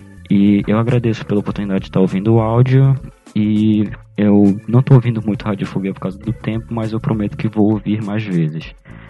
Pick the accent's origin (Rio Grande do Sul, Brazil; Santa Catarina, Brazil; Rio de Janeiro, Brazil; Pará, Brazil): Pará, Brazil; Belém; tenho 20 anos de idade, eu sou de Belém do Pará, uma terra que você já morou